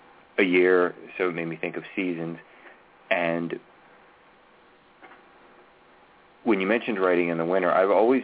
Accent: Maryland, United States; now in Northern Virginia, United States; yes, I'm in Northern Virginia. So I'm in a climate that changes often, Maryland and Virginia. I'm from Maryland.

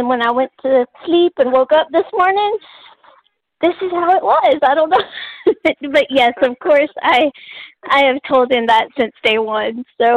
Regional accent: Texas, United States; I'm a Texan, so I thought snow was like, you know, a CGI trick.

